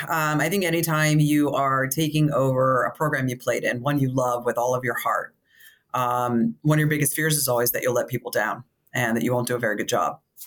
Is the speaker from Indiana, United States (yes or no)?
no; Johnstown, Pennsylvania, United States; So Pittsburgh, I'm from Johnstown.